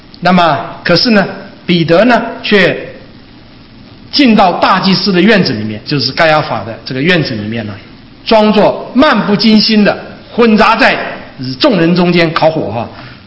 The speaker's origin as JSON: {"language": "Chinese", "country": "Taiwan", "tie": "born or raised there", "lives_now": "United States", "said": "我们在美国大概都没听过鸡叫啊。我小时候住在台湾的时候，我听过鸡叫。"}